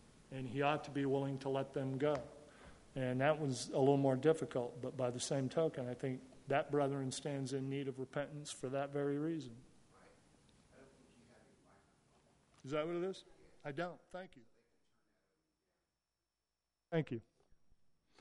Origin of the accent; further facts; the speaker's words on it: United States; Man, I'm an American. I have rights. And that's kind of the way we're brought up.